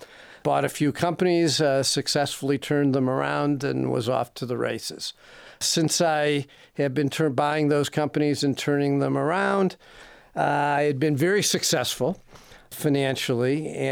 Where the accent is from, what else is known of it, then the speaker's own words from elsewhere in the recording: Detroit, Michigan, United States; Well, I grew up in Detroit. I went away to college and then law school.